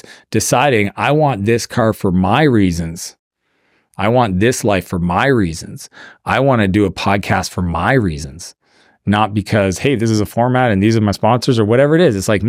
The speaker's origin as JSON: {"language": "English", "region": "East Coast", "country": "Canada", "tie": "born or raised there", "said": "I'm Canadian. I grew up in the East Coast."}